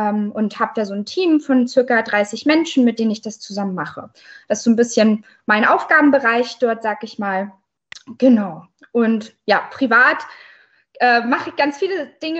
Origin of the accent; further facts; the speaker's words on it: Dresden, Saxony, Germany; ich komme aus Dresden, bin 23